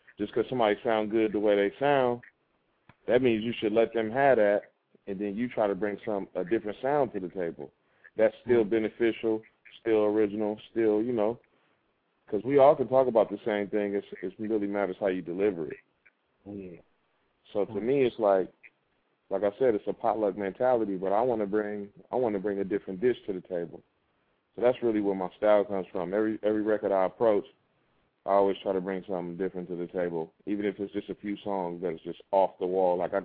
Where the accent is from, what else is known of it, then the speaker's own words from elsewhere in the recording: Sacramento, California, United States; Yeah, I'm from Elder Creek, man. South Sac Vet. Bellini Way, to be exact.